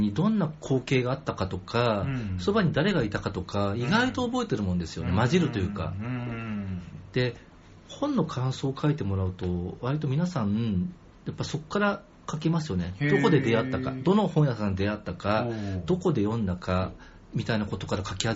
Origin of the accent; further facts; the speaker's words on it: Tokyo, Japan; also born or lived in Mito; 僕一応東京生まれなんですけど、東京生まれ東京育ちなんですけど、まあ東京ない町に住んでたこともあるんですね、茨城県水戸市に。